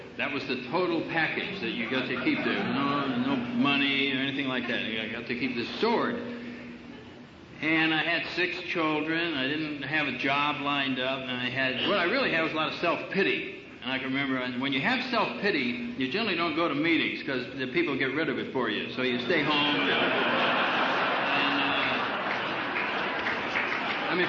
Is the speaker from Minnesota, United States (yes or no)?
no; New Haven, Connecticut, United States; I was in New Haven, Connecticut, which is where I was born, and it's my hometown.